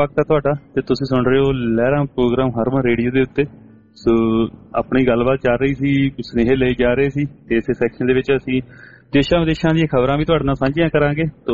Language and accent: Punjabi; Punjab, India; moved away; ਅਸੀਂ ਪੰਜਾਬ ਦੇ ਲੋਕ ਆ, ਪਿੰਡਾਂ ਰੂਲਰ ਕਿਹਾ ਜਾਂਦਾ ਨਾ ਪੰਜਾਬ ਨੂੰ